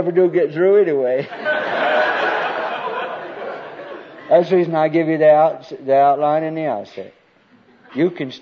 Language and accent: English; Dothan, Alabama, United States; Dothan, that's my hometown in Alabama. Dothan, Alabama.